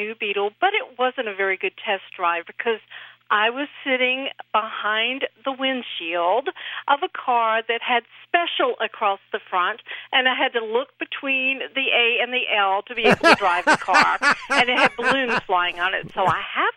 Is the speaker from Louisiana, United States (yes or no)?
yes; Louisiana, United States; No. I'm from Louisiana.